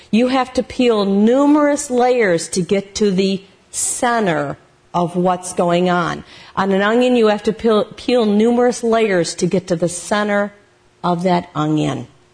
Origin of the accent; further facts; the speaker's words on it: Toledo, Ohio, United States; I have lived in the Toledo area almost all my life. I grew up over in West Toledo, went to McKinley, which is no longer there, DeVilbiss, which is closed.